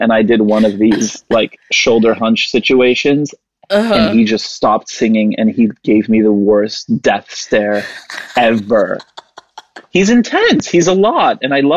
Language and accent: English; Canada; because I'm Canadian